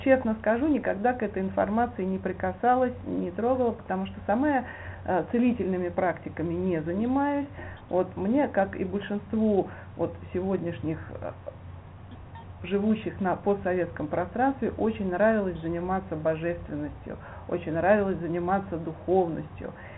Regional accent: Tula, Tula Oblast, Russia; also born or lived in Moscow; я родилась в Москве, но прожила здесь буквально полтора или два года своего самого раннего младенчества, а начиная с 2 лет я живу в Туле.

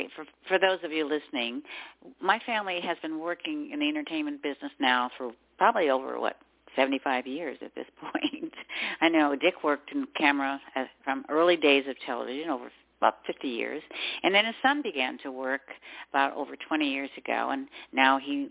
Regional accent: California, United States; I grew up in the Valley. I grew up with kid actors.

